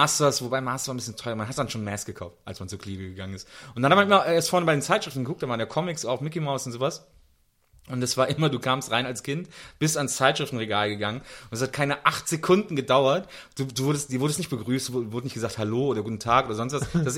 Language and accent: German; Wesseling, North Rhine-Westphalia, Germany; ich komme ja aus dem Ort zwischen Köln und Bonn, Wesseling